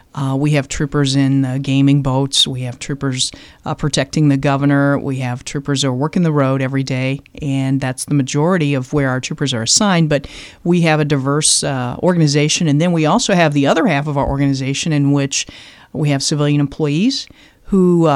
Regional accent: Unionville, Missouri, United States; Originally, I'm from North Missouri, a place called Unionville, Missouri, and I attended college at Truman State University

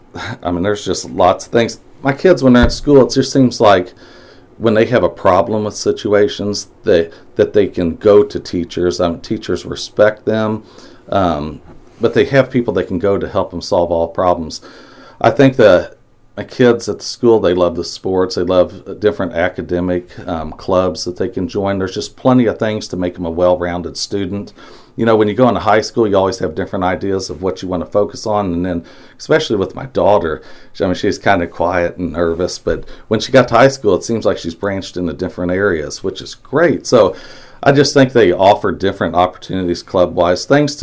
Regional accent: Monroe City, Missouri, United States; now in Mexico, United States; Well, I grew up in Monroe City. I've been here in Mexico for 21 years.

